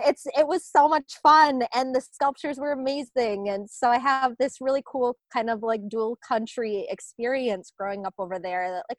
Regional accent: Sault Ste. Marie, Michigan, United States; But growing up in the Sioux, there was a whole section of town that closed down in the winter.

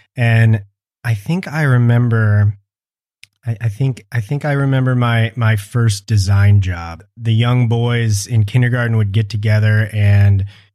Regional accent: Kansas City, Kansas, United States; also born or lived in Midwest; I was born in the Midwest. I grew up in Kansas, in the Kansas City metro area.

